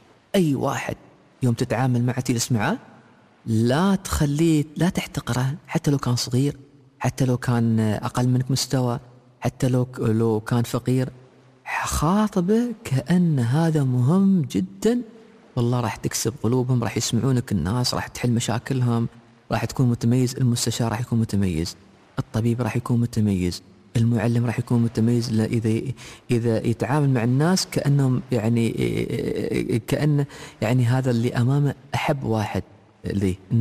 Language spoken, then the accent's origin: Arabic; United Arab Emirates; أنا سأتكلم مع الأمهات، مع شعب الإمارات أكثر، لأن هي يعني تراثية أكثر، فأنا أتكلم بلهجتنا يعني بلغتهم